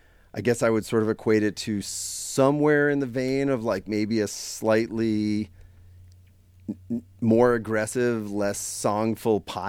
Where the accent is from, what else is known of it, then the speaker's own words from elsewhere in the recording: Long Island, New York, United States; Oh wow, I grew up on Long Island, and there were not a ton of bands happening then, from right around there that I knew of.